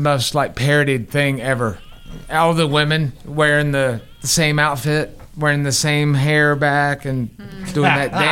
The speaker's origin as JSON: {"language": "English", "region": "the South", "country": "United States", "said": "I was from the South. I didn't know what hockey sticks were."}